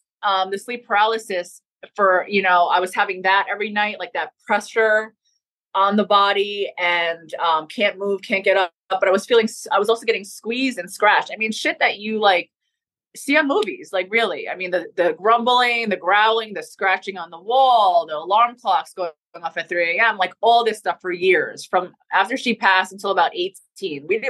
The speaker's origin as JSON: {"language": "English", "region": "New York", "country": "United States", "said": "I was working and I was doing promotions in upstate New York because I'm from New York in general."}